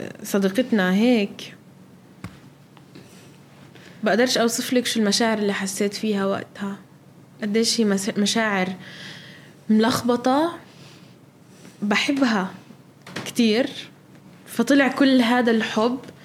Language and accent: Arabic; Gaza Strip, Palestine; ما بعرف إذا عن جد رح أقدر إني أرجع على غزة